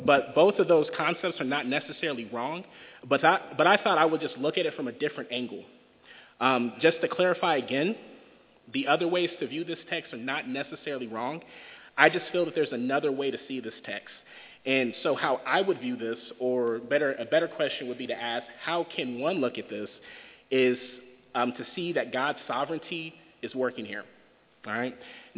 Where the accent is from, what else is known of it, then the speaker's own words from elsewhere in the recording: Oklahoma City, Oklahoma, United States; Just a side note, I am from Oklahoma City, and I am a Thunder fan